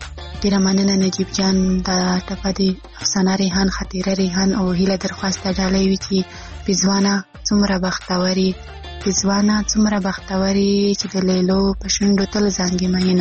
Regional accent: Khyber Pakhtunkhwa, Pakistan; له وزیرستان نه.

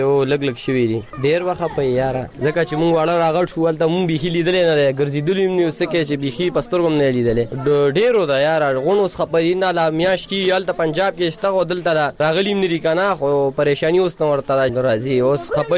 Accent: Nangarhar, Afghanistan; now in Pakistan; موږ ته پته ولې چې موږ افغانان یو دی پاکستانیان دی د خپل ملک دی ازنګ ملک افغانستان دی

